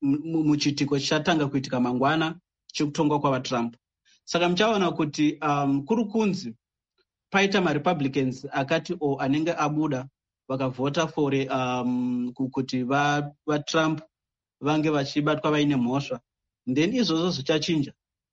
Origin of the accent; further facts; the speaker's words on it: Midlands, Zimbabwe; by the way, I come from Midlands as well